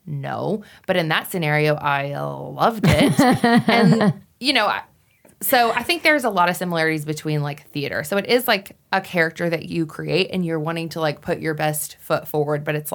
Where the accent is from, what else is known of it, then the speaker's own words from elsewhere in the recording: Wyoming, United States; Is like I grew up going to them. The Miss Wyoming pageant was held in my hometown.